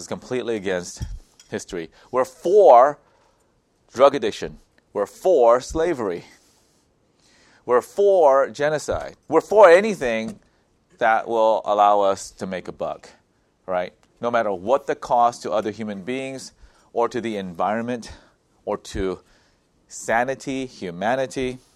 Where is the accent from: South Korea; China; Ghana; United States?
South Korea; A nation can provide free health care to all its citizens, as in my home country of South Korea.